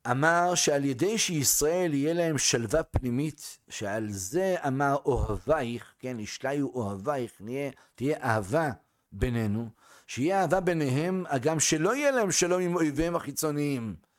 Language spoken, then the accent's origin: Hebrew; Northern District, Israel; now in Jerusalem, Israel; אני באתי מהצפון לפני שנתיים, שם הכל בשנתי, הכל לאט